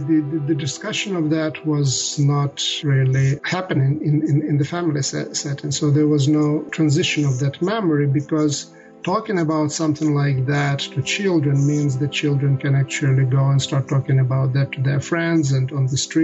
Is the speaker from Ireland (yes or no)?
no; Ukraine; I come from Ukraine.